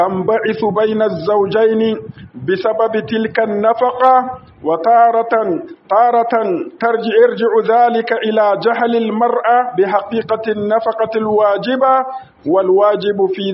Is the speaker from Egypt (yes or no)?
no; Niger; اللهم احمي بلادنا النيجر